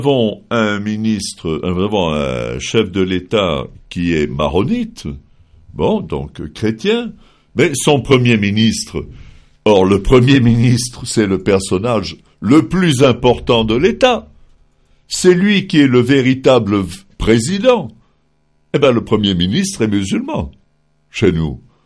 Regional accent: Lebanon; moi je suis franco-libanais, j'ai les deux nationalités. Chez nous, au Liban, nous sommes habitués, les chrétiens et les musulmans, à vivre ensemble.

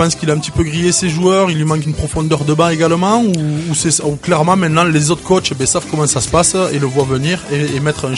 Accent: France; Quand on est français, c'est vrai qu'on aime pas trop les Anglais au rugby.

